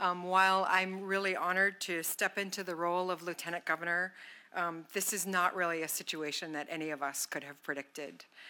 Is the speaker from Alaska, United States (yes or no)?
yes; Bethel, Alaska, United States; also born or lived in Aniak; I'm originally from Bethel. I grew up in Bethel and also upriver in Aniak. My mother's family is Yupik from Guiginluk